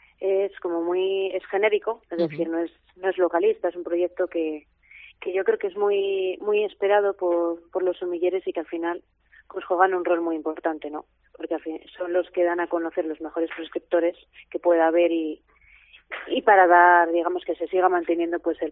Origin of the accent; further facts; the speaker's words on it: Peñafiel, Castile and León, Spain; yo soy de aquí, de Peñafiel